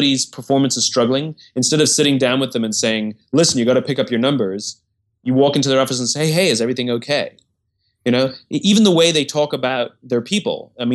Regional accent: England, United Kingdom; born there; I was born in England. Mm-hmm. and lived all over the world, lived on 4 continents by the age of 10 years old

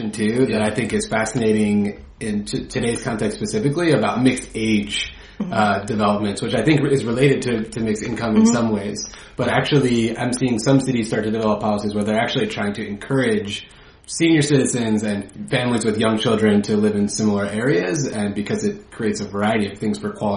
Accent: Midwest, United States; I'm from the Midwest, from the Rust Belt, where blight is a very common problem

